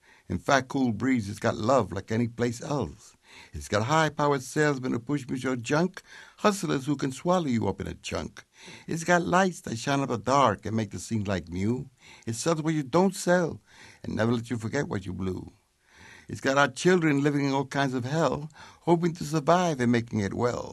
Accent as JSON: {"language": "English", "region": "New York", "country": "United States", "tie": "born or raised there", "said": "I was putting a chronicle history of what it was like growing up in Barrio, El Barrio, El Barrio."}